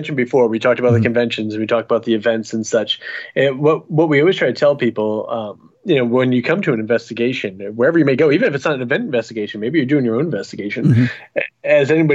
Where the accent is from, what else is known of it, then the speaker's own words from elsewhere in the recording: New England, United States; I come from New England, where it's always cold and miserable.